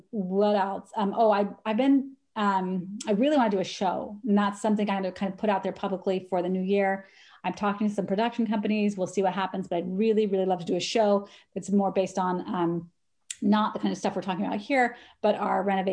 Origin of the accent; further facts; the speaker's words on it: St. George, Utah, United States; I remember growing up, I grew up in St. George, Utah, and it's very desert.